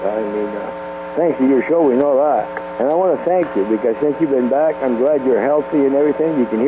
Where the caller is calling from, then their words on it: Quebec, Canada; from Quebec.